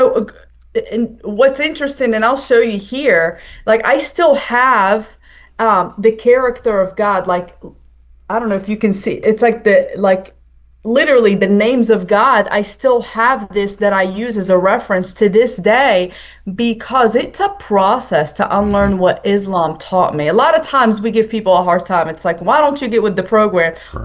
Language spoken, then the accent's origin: English; Casablanca, Casablanca-Settat, Morocco; And so I grew up in Casablanca, Morocco, and people ask me, is that like the movie?